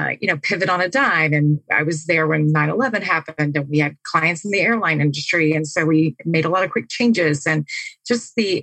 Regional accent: Tennessee, United States; moved away as an adult; now in Phoenix, United States; I moved to Phoenix. I'm originally from Tennessee. Spoiler alert. And I moved to Phoenix in 1998.

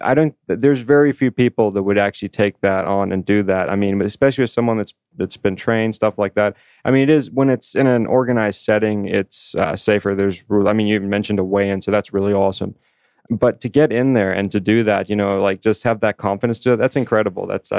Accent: South Africa; now in United States; Yeah, and I'm originally from South Africa, so it's in my blood

